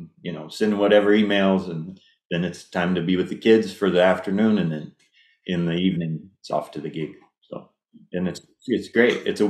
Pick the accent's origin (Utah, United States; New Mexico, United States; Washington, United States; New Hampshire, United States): New Mexico, United States; moved away as an adult; also born or lived in Colorado / New York; now in Milwaukee, United States; Well, I'm from New Mexico. That's where I grew up. I went to school in Colorado, traveled around for a couple of years after finishing music school. I lived in New York for 5 years